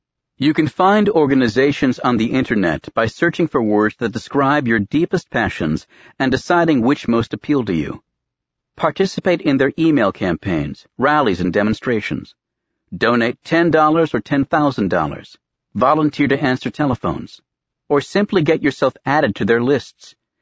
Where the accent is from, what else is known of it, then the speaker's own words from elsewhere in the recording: New Hampshire, United States; As a boy growing up in New Hampshire, I wished that I had been born in the 1700s